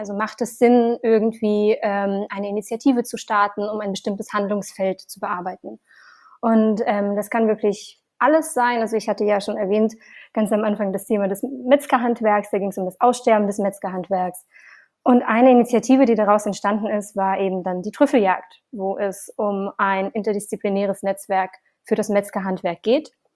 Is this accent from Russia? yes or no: yes; Siberia, Russia; ich bin in Sibirien aufgewachsen, das heißt auch mit Hausschlachtung